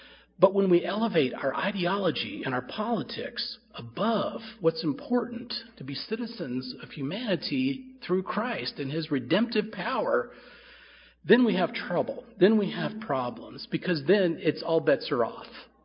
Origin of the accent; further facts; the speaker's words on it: United States; not because I'm an American, not because I live in the USA, not because I believe that my country is the best country on the earth.